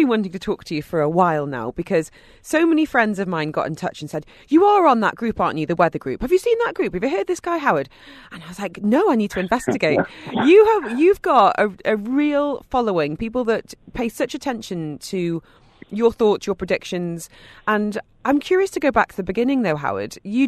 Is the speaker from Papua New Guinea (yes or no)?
no; United Kingdom; now in Dubai, United Arab Emirates; Now, as a Brit, I'm not adverse to the odd bit of small talk about the weather.